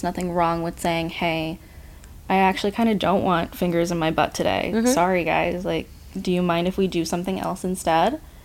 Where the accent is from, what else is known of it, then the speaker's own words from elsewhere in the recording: Pacific Northwest, United States; I'm from the Pacific Northwest